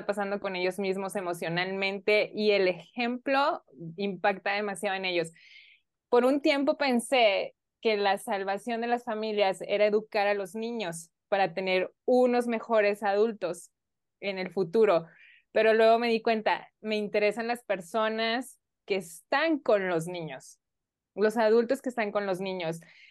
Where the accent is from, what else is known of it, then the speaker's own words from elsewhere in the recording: Mexico; como ciudadana de mi comunidad, como mexicana, mi objetivo son las familias.